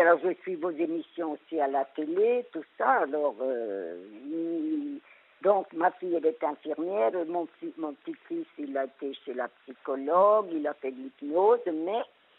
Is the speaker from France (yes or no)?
yes; Corsica, France; Ah, enfin, moi, je suis corse à 100%, moi.